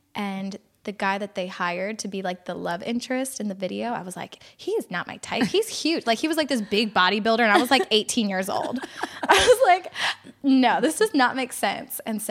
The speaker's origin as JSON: {"language": "English", "town": "Philadelphia", "region": "Pennsylvania", "country": "United States", "said": "Philadelphia."}